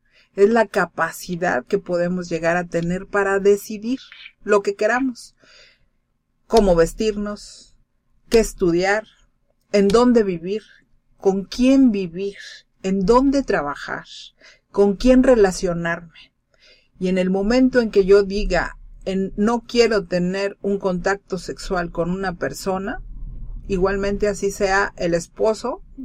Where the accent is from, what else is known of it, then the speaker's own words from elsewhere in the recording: Mexico; por estas mujeres, que somos las mexicanas